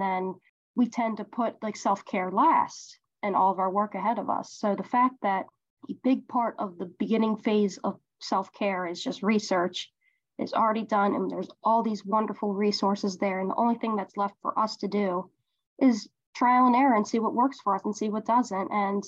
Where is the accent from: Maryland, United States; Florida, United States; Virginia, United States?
Maryland, United States; Growing up in Maryland, it's one of the major leaders of medicine.